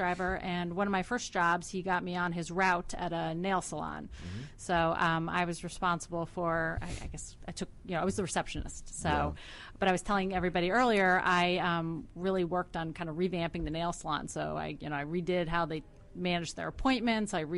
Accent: New Jersey, United States; I'm from New Jersey.

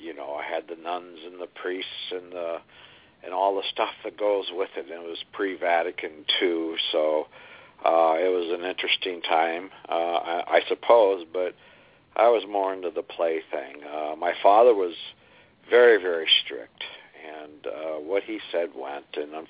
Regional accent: Spokane, Washington, United States; through my time growing up in Spokane, he came to become a captain of the sheriff's office of Spokane County.

